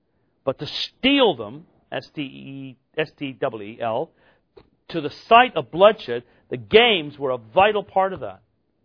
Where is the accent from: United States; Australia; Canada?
Canada; I'm a Canadian, basketball's not big in Canada.